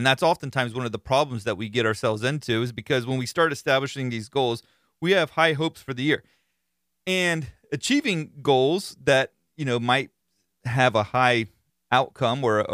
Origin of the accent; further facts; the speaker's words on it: Florida, United States; I give them Florida redneck names. Being that I'm from Florida, I feel like that's appropriate. It goes along with who I am. Not necessarily redneckish, but I am from Florida, so I like to do that.